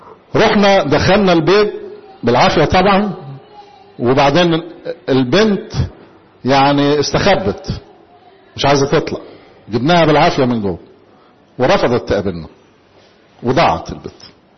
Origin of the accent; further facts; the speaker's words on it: Egypt; احنا معتادين كمصريين احنا كل واحد يصلي وحده